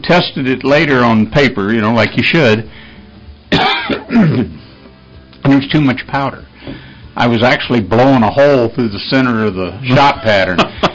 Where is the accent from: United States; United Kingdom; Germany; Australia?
United States; Texas; now in Nebraska, United States; And where I grew up down in Texas, I never hunted turkey with a shotgun until I got to Nebraska.